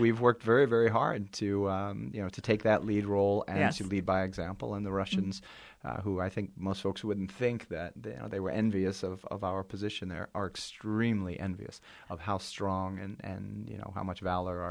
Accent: United States; I know I'm an American, but, you know, I speak your language.

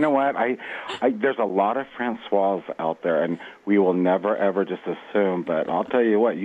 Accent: Del Mar, California, United States; Here I'm from Del Mar, so I, you know, go home.

